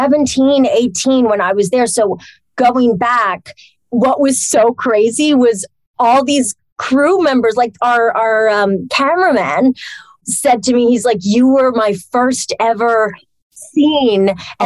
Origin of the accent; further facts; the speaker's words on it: Toronto, Ontario, Canada; also born or lived in Montreal; I grew up in Toronto. Well, I was born in Montreal. I moved to Toronto for a while.